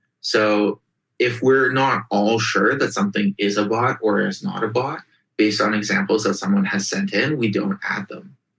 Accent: Russia; I grew up in Russia in the early 90s

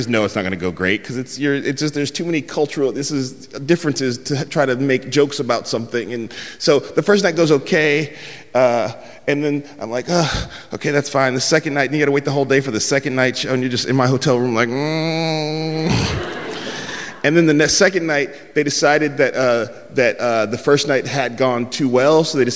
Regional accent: San Francisco, California, United States

